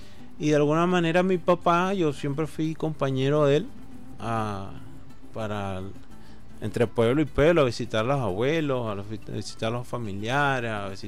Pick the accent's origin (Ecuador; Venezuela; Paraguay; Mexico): Venezuela; Caracas, Capital District; born there; Yo nací aquí en Caracas.